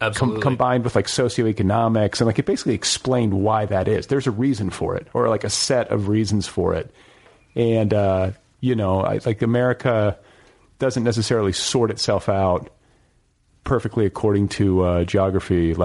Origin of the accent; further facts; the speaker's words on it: Indiana, United States; Yeah, I mean, I always joke because I grew up partially in Indiana